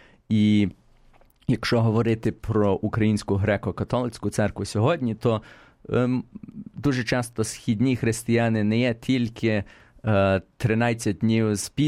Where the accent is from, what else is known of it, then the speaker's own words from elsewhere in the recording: United States; я народився в Америці і там виростав